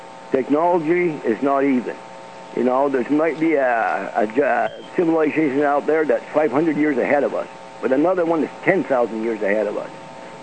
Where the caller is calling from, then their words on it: Quebec, Canada; from Quebec.